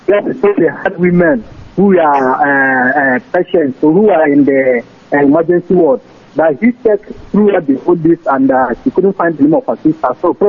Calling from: Isiala Ngwa, Abia, Nigeria; I'm calling from Isialongono.

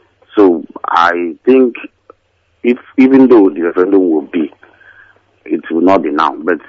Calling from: Aba, Abia, Nigeria; I'm calling from Aba, Abia State.

